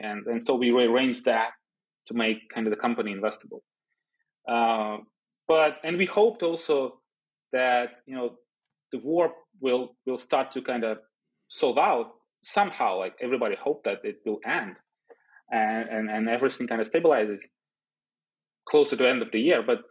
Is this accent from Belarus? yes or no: yes; Belarus; English is a second language; I came from Belarus. My partner came from Russia.